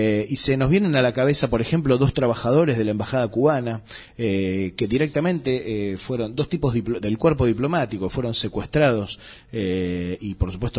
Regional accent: La Matanza, Buenos Aires Province, Argentina; a mí, que soy de La Matanza, me toca muy, muy particularmente

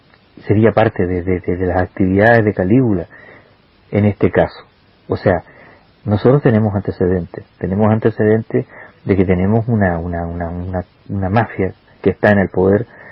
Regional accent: Rancagua, O'Higgins, Chile; yo, como soy de Rancagua

